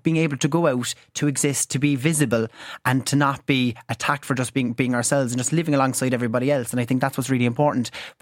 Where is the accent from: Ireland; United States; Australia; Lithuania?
Ireland; And what we do as Irish people is we kind of deal with trauma through laughter sometimes, don't we?